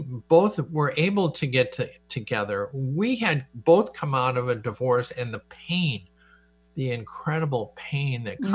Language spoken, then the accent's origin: English; Harrisburg, Pennsylvania, United States; lived in Harrisburg all my life and I'm not moving, you know, that I never signed up to move out of my home state.